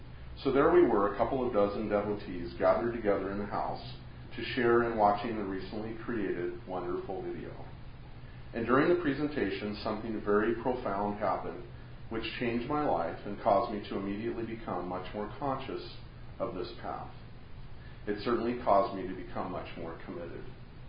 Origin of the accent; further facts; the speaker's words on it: Portland, Oregon, United States; No one near the acreage I grew up on outside of Portland ever had one of those.